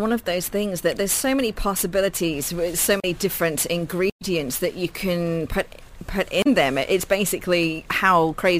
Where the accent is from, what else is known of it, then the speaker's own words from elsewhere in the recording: South West England, United Kingdom; Growing up in Devon in the UK, obviously Cornwall is next door.